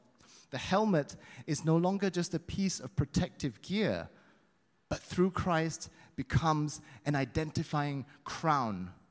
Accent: East Malaysia, Malaysia; I'm from East Malaysia. But also it tells you or gives you a clue as to which tribe I'm from as well.

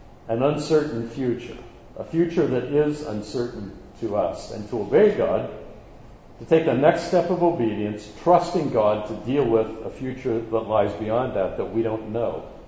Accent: Bloomington, Indiana, United States; moved away as an adult; now in Toronto, Canada; My wife and I are American Canadians. It was 37 years ago this past January that we immigrated from Bloomington, Indiana, to Toronto

